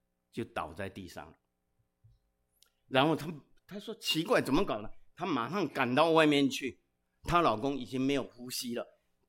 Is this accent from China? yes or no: no; Taiwan; 我是从台湾来的